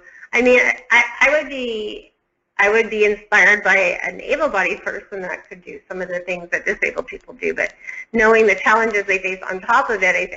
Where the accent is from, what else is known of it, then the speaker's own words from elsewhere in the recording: Canada; We really are so blessed in this country, you know, and I'm from Canada and there as well